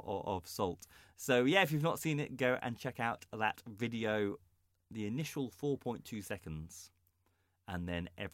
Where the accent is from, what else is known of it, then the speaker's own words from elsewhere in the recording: North West England, United Kingdom; I come from Cheshire. That's home of salt.